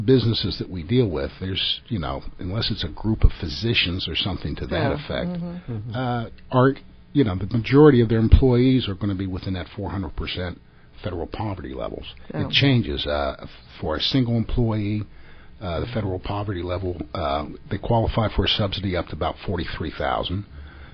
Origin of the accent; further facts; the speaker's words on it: Fairmont, West Virginia, United States; Moved back to West Virginia because I'm from West Virginia. I'm from the Fairmont area.